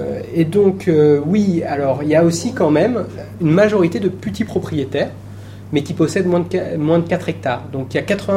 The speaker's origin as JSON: {"language": "French", "region": "Auvergne-Rhône-Alpes", "country": "France", "said": "enfin là d'où je viens, moi je viens de la Drôme et du Vercors, il y a beaucoup de choses qui se développent là-bas."}